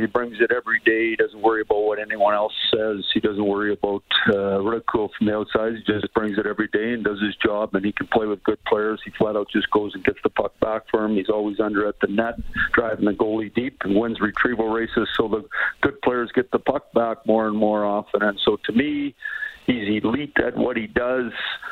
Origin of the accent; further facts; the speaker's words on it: Saskatoon, Saskatchewan, Canada; I grew up in Saskatoon. It's fun to be back.